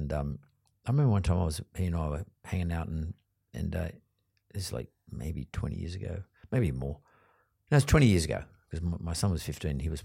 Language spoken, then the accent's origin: English; Sydney, New South Wales, Australia; And I don't know if that's because of how I grew up or where I grew up in Sydney.